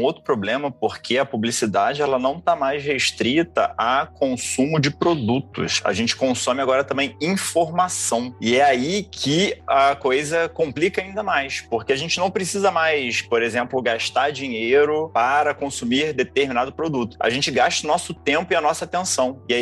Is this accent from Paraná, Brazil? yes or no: no; Rio de Janeiro, Brazil; accent: carioca; Aproveitar que o sotaque carioca também, agora somos dois, Andrei.